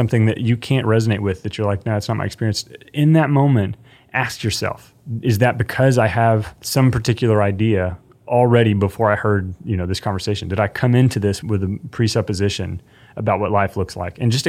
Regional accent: Texas, United States; my experience as a white man growing up in Texas

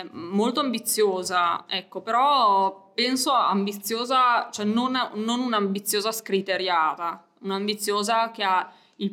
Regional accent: Alessandria, Piedmont, Italy; fin da piccola ho manifestato il desiderio di volermene andare dalla mia città natale, che poi è Alessandria, io sono piemontese.

